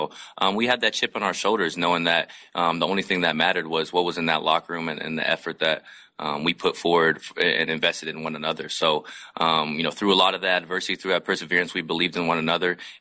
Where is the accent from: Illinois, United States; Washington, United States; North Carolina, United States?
Washington, United States; Seattle; You know, I come from Seattle where people thought